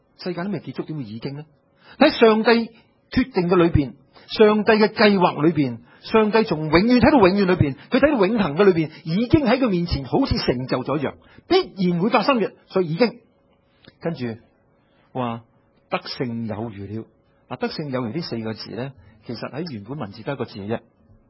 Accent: Hong Kong; 用我们香港人留下一个说话

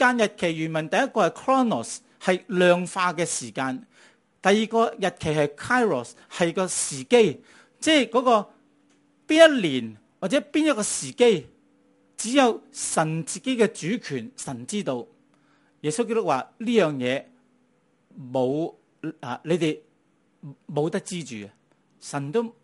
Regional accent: Guangdong, China; 我们广东人说人头担保

